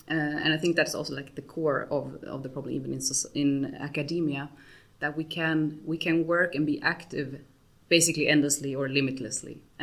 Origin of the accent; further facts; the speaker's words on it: Sweden; English is a second language; moved away as an adult; also born or lived in Germany; Then I'm born and raised in Sweden. And when I finished my high school studies, when I graduated, I went to Germany.